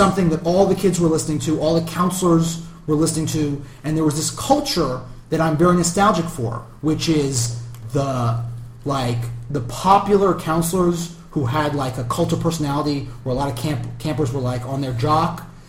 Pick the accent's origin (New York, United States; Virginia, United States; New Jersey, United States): New York, United States; growing up in New York, I got a New York culture.